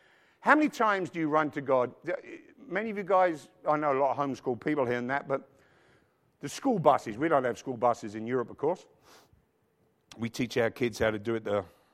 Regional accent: London, United Kingdom; now in United States; Where are you from, Australia or New Zealand? I said, London.

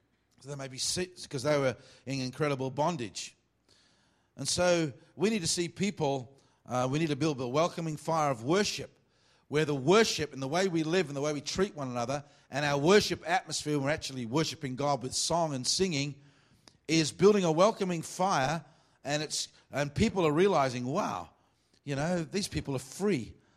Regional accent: Australia; especially when I'm from Australia, not Arabia or somewhere.

